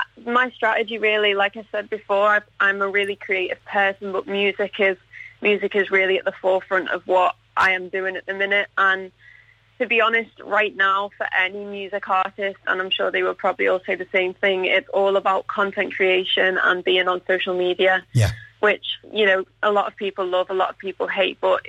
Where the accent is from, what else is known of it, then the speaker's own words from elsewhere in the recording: Scarisbrick, North West England, United Kingdom; that tends to be where I hang out more so than Skaresbrick, but that is my hometown for sure.